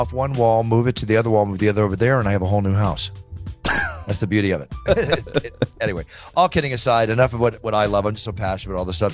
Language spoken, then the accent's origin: English; Texas, United States; But listen, I grew up in Texas. You could be a country within yourself.